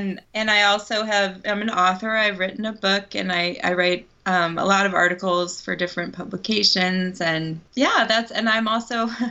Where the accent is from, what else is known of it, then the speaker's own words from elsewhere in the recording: Ohio, United States; So I have family, well, his family all over Michigan, and then I'm from Ohio.